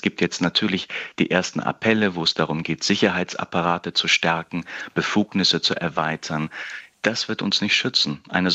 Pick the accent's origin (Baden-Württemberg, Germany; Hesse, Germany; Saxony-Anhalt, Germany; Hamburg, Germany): Hesse, Germany; born there; now in Berlin, Germany